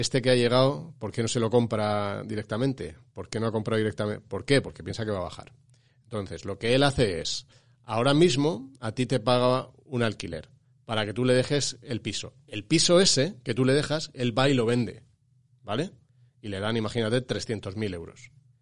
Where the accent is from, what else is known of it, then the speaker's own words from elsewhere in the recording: Spain; como los españoles tenemos tanto dinero en inmueble, en ladrillo, en vivienda